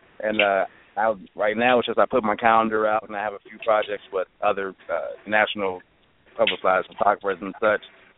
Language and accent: English; West Coast, United States; I'm from the West Coast, so I'm a … fan. You know, that's where I was raised.